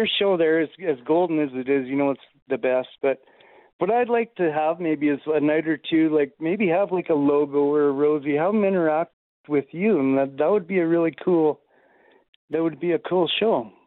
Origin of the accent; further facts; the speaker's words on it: Drumheller, Alberta, Canada; Okay, Dale, here's the deal. We're both from Drumheller.